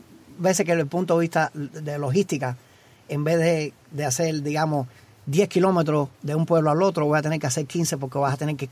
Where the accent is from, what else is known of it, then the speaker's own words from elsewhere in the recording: Cuba; como cubano fin que me crié en la isla